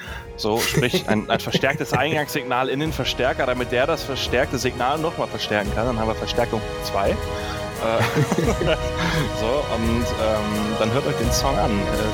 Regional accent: Northern Germany, Germany; Ey, ich komme aus dem Norden. Es ist Wunder, wenn hier mal die Sonne scheint.

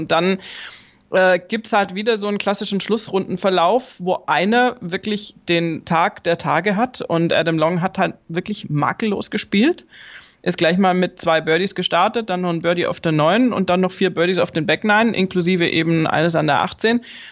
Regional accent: Bavaria, Germany; Das ist eine ziemlich gmate Wiesen, wie man bei uns in Bayern sagt.

